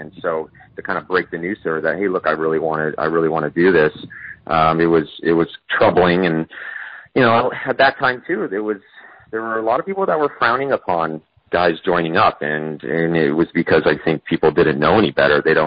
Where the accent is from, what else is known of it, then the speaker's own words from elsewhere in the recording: Katy, Texas, United States; So I grew up mostly in Texas in a smaller town known as Katy, just outside of Houston